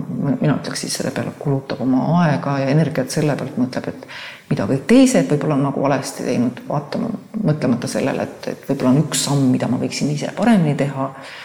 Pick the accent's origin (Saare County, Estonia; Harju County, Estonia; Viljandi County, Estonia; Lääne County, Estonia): Saare County, Estonia